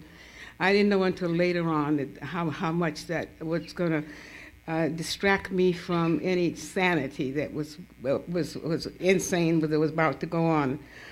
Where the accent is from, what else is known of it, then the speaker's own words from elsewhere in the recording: Atlanta, Georgia, United States; And I was born in Grady Hospital. The rest of them were born in this little town. So growing up in Atlanta was not easy for me.